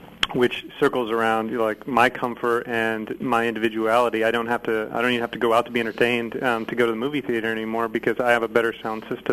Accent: Midwest, United States; I grew up in the Midwest as well, older cities, porches were a big deal.

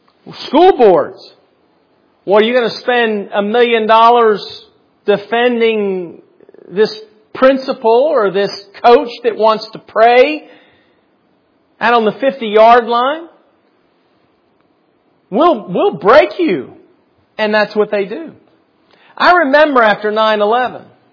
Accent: United States; Today, and again, you talk about America because I'm an American. I'm here.

